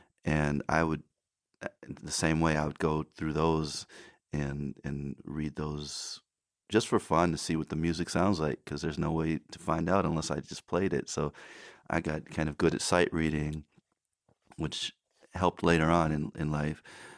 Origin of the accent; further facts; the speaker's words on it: Grand Rapids, Michigan, United States; So, like you said, I'm from Grand Rapids, and I went to school there.